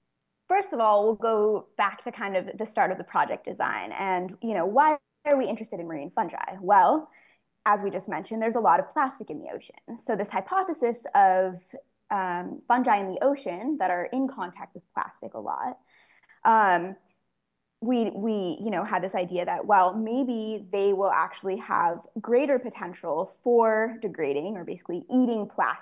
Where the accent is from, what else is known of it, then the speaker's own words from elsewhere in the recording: New Mexico, United States; So I'm actually originally from New Mexico, which is a landlocked state, but I think that made the ocean that much more exciting to me